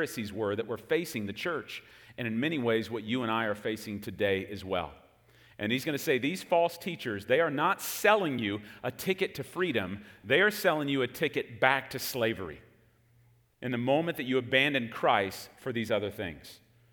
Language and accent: English; Texas, United States; also born or lived in Chicago; Now, many of y'all know that I grew up in Texas. I'm a Texas fan, all that stuff, sports teams in Dallas. But many of y'all probably don't know that I was actually born in Chicago.